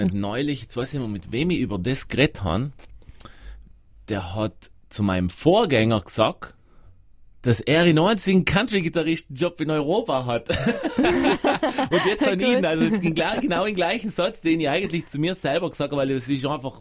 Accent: Trentino-Alto Adige, Italy; Deswegen ein paar Zuckerstangen auf dem Christbaum jetzt schon. Als Südtiroler.

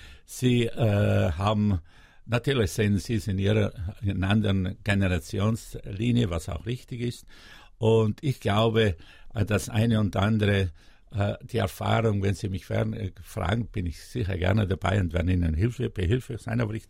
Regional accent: Trentino-Alto Adige, Italy; Für Südtirol bedeutet mir sehr viel, ist meine Heimat.

